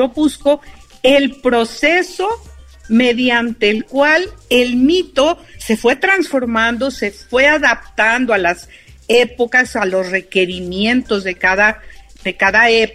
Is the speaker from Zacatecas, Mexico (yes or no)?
no; Xalapa, Veracruz, Mexico; yo soy de Jalapa